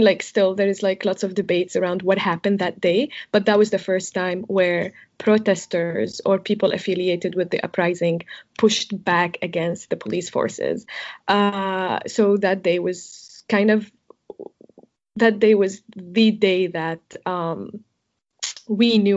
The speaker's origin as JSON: {"language": "English", "region": "Latakia Governorate", "country": "Syria", "second_language": "English", "said": "So I'm from that small town, a very Alawite town. And I remember one time I was going from Jable to Latakia"}